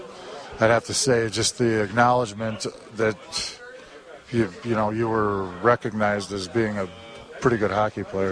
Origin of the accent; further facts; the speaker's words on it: Detroit, Michigan, United States; being a Detroit fan, being a young kid growing up in Detroit